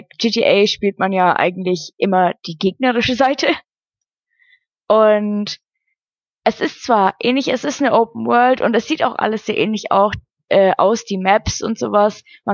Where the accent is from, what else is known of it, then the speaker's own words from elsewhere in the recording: Nuremberg, Bavaria, Germany; ich komme aus Nürnberg, ja.